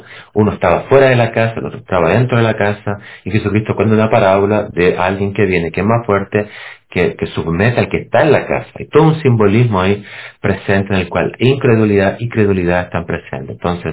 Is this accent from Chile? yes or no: yes; Chile; originalmente donde yo soy, de Chile, ahí uno se encuentra con un detalle, hay terremotos.